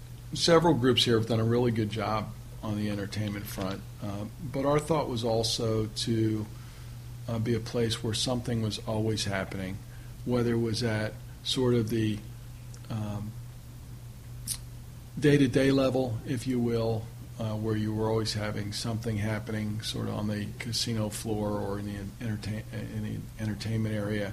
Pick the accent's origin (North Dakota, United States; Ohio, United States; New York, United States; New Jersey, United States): New Jersey, United States; Trenton; recognizing I'm from Trenton, New mm-hmm. Jersey, so I happen to like the Northeast